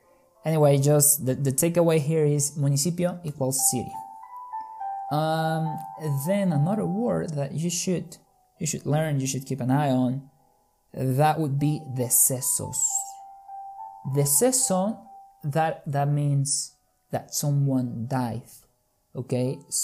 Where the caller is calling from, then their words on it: Mexico; I'm talking from Mexico.